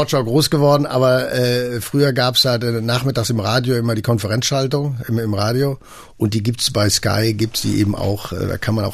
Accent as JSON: {"language": "German", "town": "Bochum", "region": "North Rhine-Westphalia", "country": "Germany", "said": "ich komme nur aus Bochum, aus dem Ruhrgebiet und war mit 4 Jahren zum ersten Mal beim VfL im Stadion"}